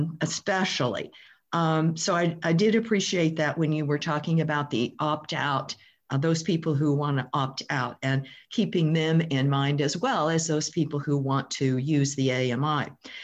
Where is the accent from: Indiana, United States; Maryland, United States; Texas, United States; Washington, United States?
Washington, United States; Edmonds; I'm from Edmonds.